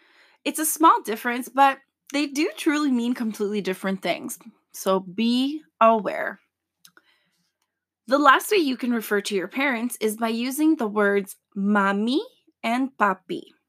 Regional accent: Canada; I am Latina and I feel it to the core, but I was born and raised in Canada

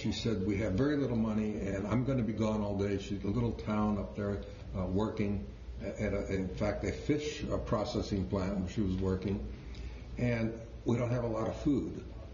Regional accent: Chicago, Illinois, United States; born there; I was born in Chicago.

